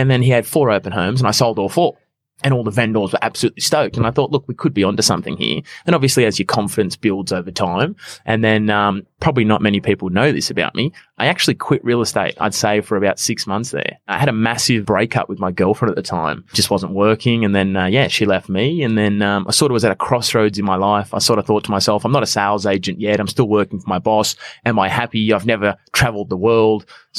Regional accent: Cronulla, New South Wales, Australia; I'm a Shire boy originally. I come from Cronulla, Alfords Point, Menai Way.

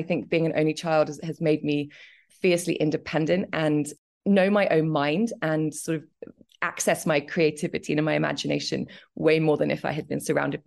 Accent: Cambridge, East of England, United Kingdom; I was born in Cambridge, and I grew up there, which was an amazing place to grow up in. I grew up on a farm

